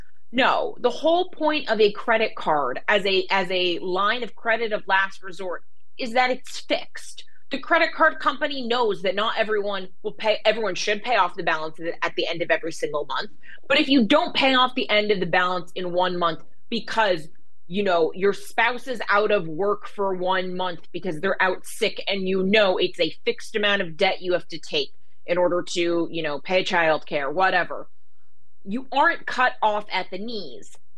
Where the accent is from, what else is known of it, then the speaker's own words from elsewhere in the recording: California, United States; So again, I'm from California, and the Coastal Commission just, it's an excuse to not build anything.